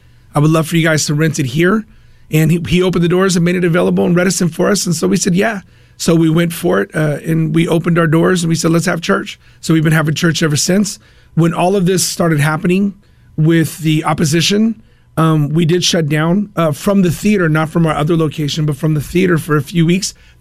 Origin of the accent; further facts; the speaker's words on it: Stockton, California, United States; now in Fresno, United States; Yes, I'm originally from here, from the San Joaquin Valley. I'm from Stockton, California, and that's where I felt the call of God on my life.